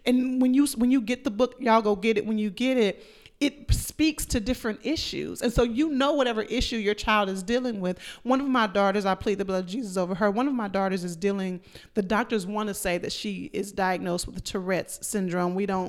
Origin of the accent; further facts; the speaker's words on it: Dallas, Texas, United States; And I grew up in Dallas, Texas, and I did not have, talking about God consciousness, I didn't have a strong consciousness about sorority life.